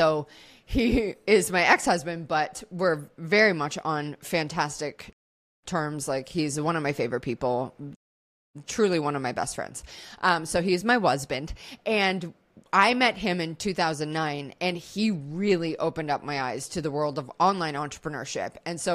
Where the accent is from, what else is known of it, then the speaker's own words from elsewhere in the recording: Canada; now in Phuket, Thailand; So I'm Canadian, but I've lived all over the world, and I'm currently parked in Phuket, Thailand.